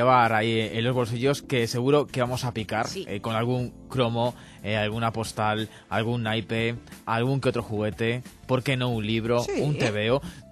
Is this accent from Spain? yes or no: yes; Community of Madrid, Spain; para la gente que somos de Madrid.